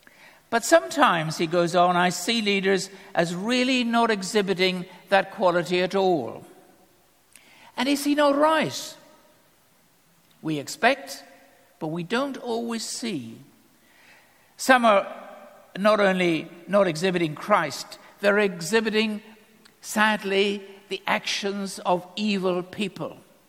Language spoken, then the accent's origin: English; Ireland; I'm Irish. The default position of the Irish is to support any side that's playing against England.